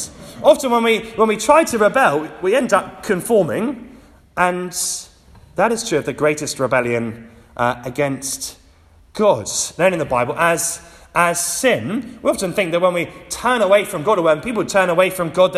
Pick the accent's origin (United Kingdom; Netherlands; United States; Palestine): United Kingdom; Petersfield, South East England; I grew up in Petersfield, quite a long way away from the sea